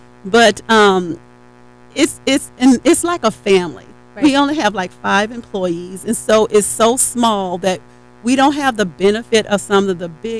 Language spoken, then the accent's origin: English; Louisiana, United States; if I open another restaurant, I want to pay homage to my roots, which is we're from Louisiana.